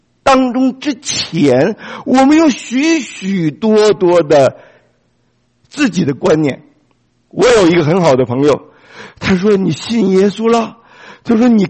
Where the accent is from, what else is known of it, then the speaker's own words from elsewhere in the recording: Beijing, China; 我是从北京来的